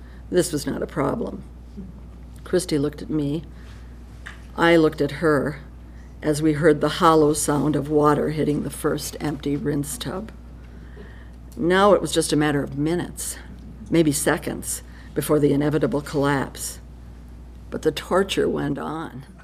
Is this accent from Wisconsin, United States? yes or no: yes; Brule, Wisconsin, United States; I grew up in Brule, Wisconsin, which is very close to the ports of Duluth and Superior.